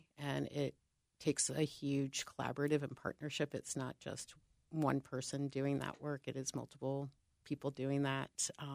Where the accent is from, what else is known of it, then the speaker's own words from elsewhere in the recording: Washington, District of Columbia, United States; So I grew up in Washington, D.C., as a youth of a veteran and government employee